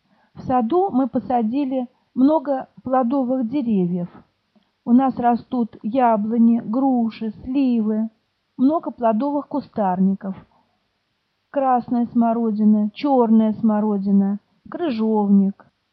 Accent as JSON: {"language": "Russian", "region": "Moscow", "country": "Russia", "tie": "born there", "said": "Я родилась в Москве в 1947 году. Мне 64 года."}